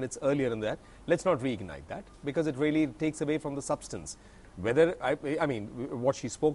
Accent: India; And as Indian citizens, each one of us here, we certainly are not going to accept, this kind of thing happening.

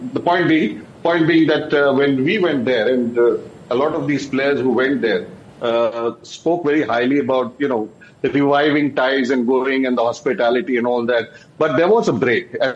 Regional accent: India; I'm an Indian, and I have to respect that. I have to respect that I was an Indian first and then a cricketer.

